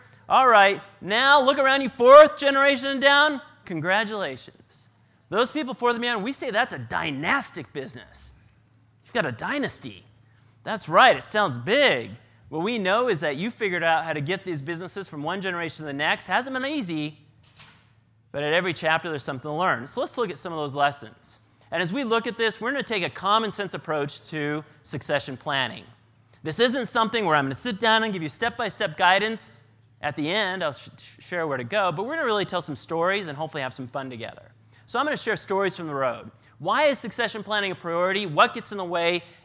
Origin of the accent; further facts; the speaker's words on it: Sprague, Washington, United States; So I grew up in Sprague, Washington, population 546 people.